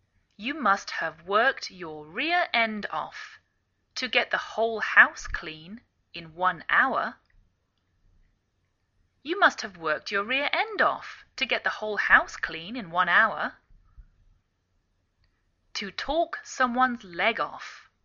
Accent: England, United Kingdom; now in United States

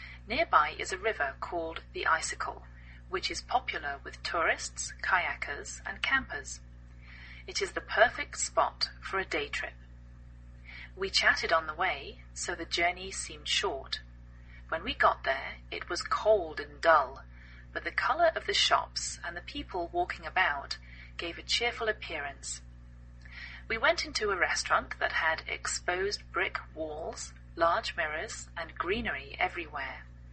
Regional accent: England, United Kingdom; now in United States

